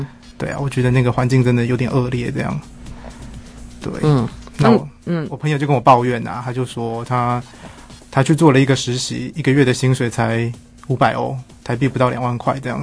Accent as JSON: {"language": "Chinese", "country": "Taiwan", "said": "我们台湾人是很聪明的"}